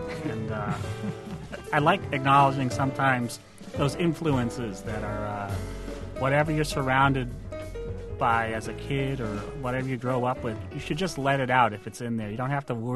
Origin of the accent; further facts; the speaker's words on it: Wisconsin, United States; Minnesota, and I'm from Wisconsin.